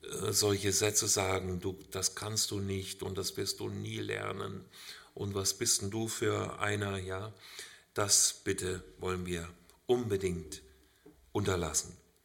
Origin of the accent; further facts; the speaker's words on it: Hesse, Germany; Ich komme aus Hessen, nicht aus Württemberg, und meine Frau aus Kärnten.